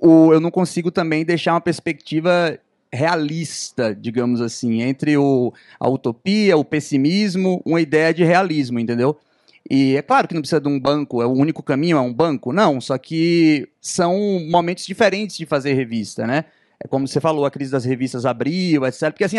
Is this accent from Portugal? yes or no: no; Salvador, Bahia, Brazil; também sou de Salvador.